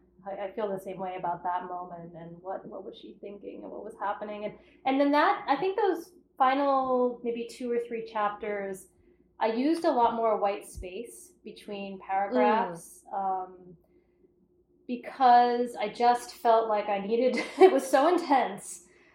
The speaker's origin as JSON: {"language": "English", "region": "Massachusetts", "country": "United States", "said": "I'm from Cape Cod, I love to be on Cape Cod, I spend as much time as possible there"}